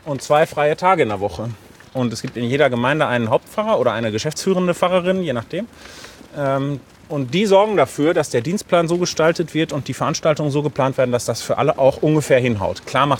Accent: North Rhine-Westphalia, Germany; born there; also born or lived in Sweden; now in Bottrop, Germany; gebürtig komme ich aus Lippe im Osten Nordrhein-Westfalens. Bin dann zum Studium in Bonn und Göttingen gewesen. Und habe 8 Jahre in Schweden gelebt und bin da auch als Pfarrer in meine ersten Berufsjahre gestartet.

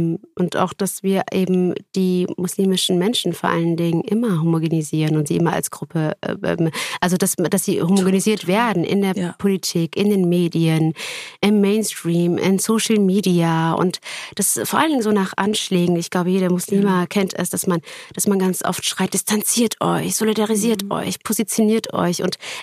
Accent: Fulda, Hesse, Germany; ich bin in Fulda aufgewachsen, eine sehr katholische, konservative Stadt, die Domstadt, auch genannt Barockstadt.

